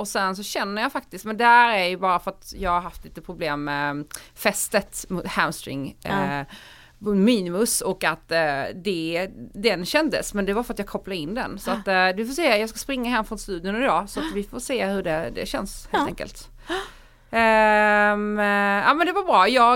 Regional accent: Ystad, Skåne, Sweden; Vi hade ju bara handboll, då jag är från Ystad.

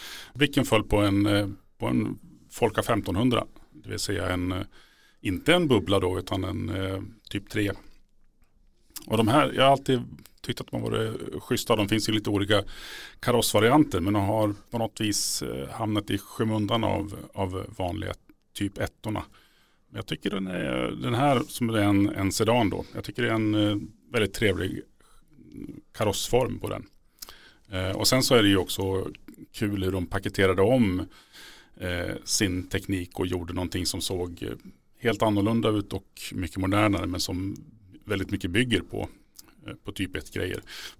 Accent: Hofors, Gävleborg County, Sweden; den hade tydligen gått ny i Hofors, där jag kommer ifrån.

